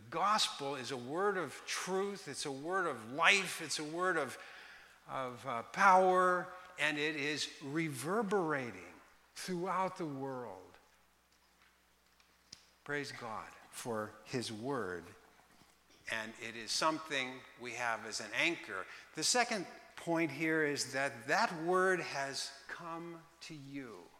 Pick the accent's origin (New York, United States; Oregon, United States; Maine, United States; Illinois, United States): Oregon, United States; Portland; I grew up in Portland on a farm. At that time, out toward Gresham, we had 3 acres, and we had some cows and so forth.